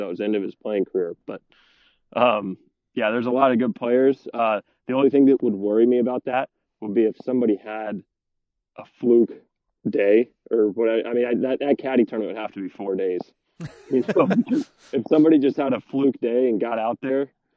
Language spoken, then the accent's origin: English; United States; I'm from the States. I'll rock the shit out of some red and white for you guys.